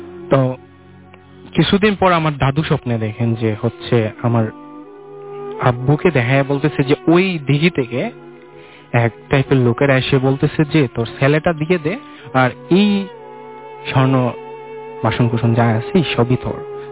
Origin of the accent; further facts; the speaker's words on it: Golapganj, Sylhet Division, Bangladesh; জি, আমার দেশের বাড়ি হচ্ছে সিলেটে গোলাপগঞ্জ থানা, আর হচ্ছে গ্রামটা হচ্ছে পুলছেন।